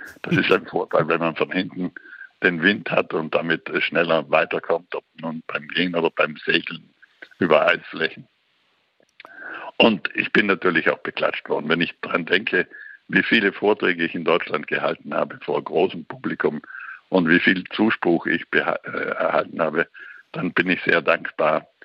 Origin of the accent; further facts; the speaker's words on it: Trentino-Alto Adige, Italy; ich bin ja in Südtirol im Füllnestal aufgewachsen, in einem tiefen, düsteren, finsteren Tal.